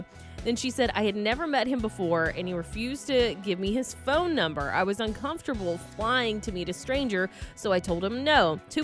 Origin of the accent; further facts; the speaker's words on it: Georgia, United States; I'm from Georgia. So it was likely that I was going to see something like this from a friend of a friend.